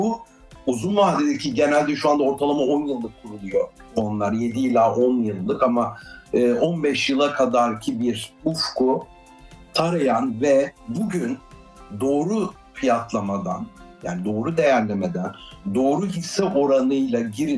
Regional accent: Ankara, Turkey; Ben işte 76'da Ankara'da doğdum. İlk orta lise eğitimi Yüksek Koleji'nde tamamladım Ankara'da. Sonrasında Orta Doğu Teknik Üniversitesi İstatistik Bölümünden mezun oldum 1998'de.

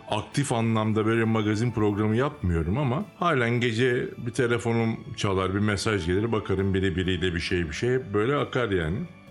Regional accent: Izmir, İzmir, Turkey; Ben de İzmirliyim.

